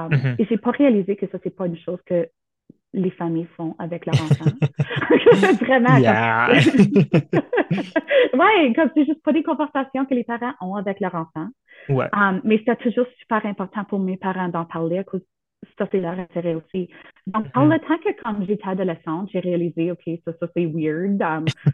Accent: Sudbury, Ontario, Canada; je viens de Sudbury et je suis francophone, dans un milieu minoritaire, et je ne viens pas d'une ville, disons, comme avec beaucoup de pouvoir.

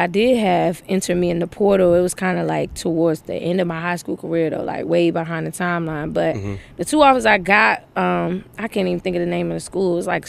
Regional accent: Maryland, United States; I'm from Maryland, Prince George's County, raised, born and raised.

